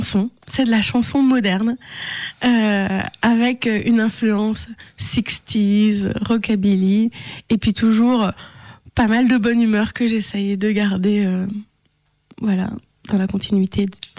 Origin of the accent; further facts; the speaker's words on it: Saint-Étienne, Auvergne-Rhône-Alpes, France; Alors moi, je viens de Saint-Étienne.